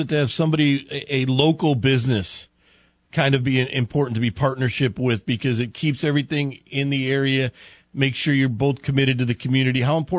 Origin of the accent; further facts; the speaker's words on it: Lake Charles, Louisiana, United States; and I come from Lake Charles, so I deal a lot with McNeese